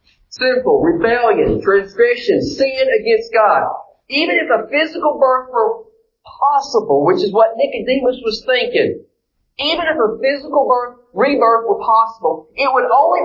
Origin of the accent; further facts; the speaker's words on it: Loretto, Tennessee, United States; I'm from Lawrence County, Tennessee. Actually, I'm from Loretta, Tennessee. But growing up in Loretta, when we went shopping, we went to Lawrenceburg.